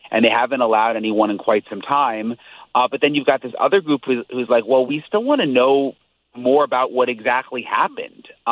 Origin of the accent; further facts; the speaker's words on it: Florida, United States; And, you know, I'm from Florida, so the driving in the snow was kind of crazy.